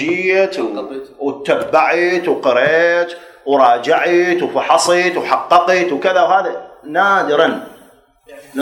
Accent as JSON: {"language": "Arabic", "town": "Baghdad", "region": "Baghdad Governorate", "country": "Iraq", "said": "انا اصلي من بغداد وفي والدي وجدي،"}